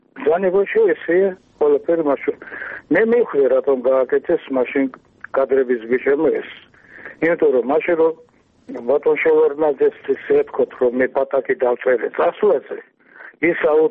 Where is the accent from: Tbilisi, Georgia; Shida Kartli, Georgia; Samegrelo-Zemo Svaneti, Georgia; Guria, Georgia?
Tbilisi, Georgia; born there